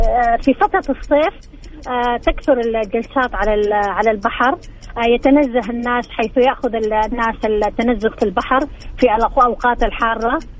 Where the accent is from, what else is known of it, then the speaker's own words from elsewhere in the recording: Riyadh, Riyadh Province, Saudi Arabia; أنا من الرياض.